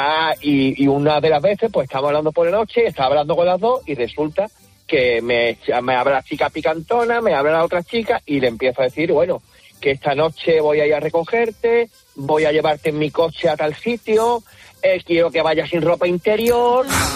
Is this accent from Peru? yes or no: no; Málaga, Andalusia, Spain; Yo soy de Málaga, ¿vale?